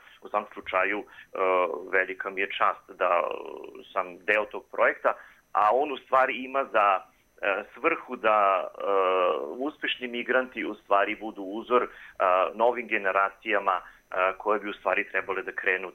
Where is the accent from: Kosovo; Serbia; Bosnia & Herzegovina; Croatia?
Serbia; Novi Sad, Vojvodina; now in Austria; ja dolazim iz Novog Sada i da sam srpske nacionalnosti.